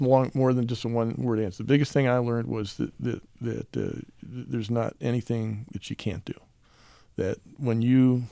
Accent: Pennsylvania, United States; born there; I was born in Pennsylvania. That's a dodge.

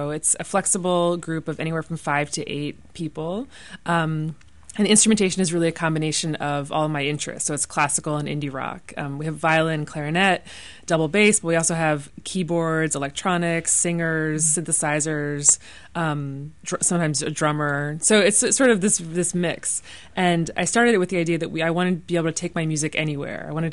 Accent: Lansdale, Pennsylvania, United States; I did. I grew up in Lansdale, and my parents are not musical.

